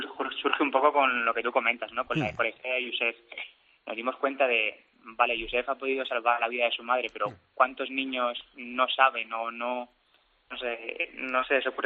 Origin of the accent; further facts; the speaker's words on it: Alicante, Valencian Community, Spain; somos de la misma tierra, somos alicantinos los dos